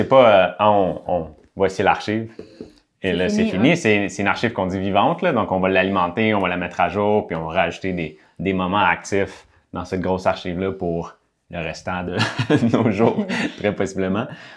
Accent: Quebec, Canada; Puis c'est sûr que ça commence au Québec. Là. On est Québécois

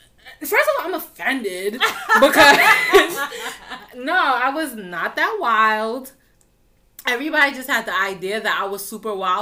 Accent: New York, United States; projects, Albany projects. And during that first week of school, I made a best friend. And she was also born and raised in Albany projects.

